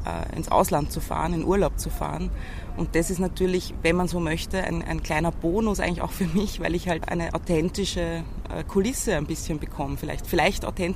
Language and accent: German; Lower Austria, Austria; weil ich bin ja im Weinviertel aufgewachsen, also im nördlichen Niederösterreich.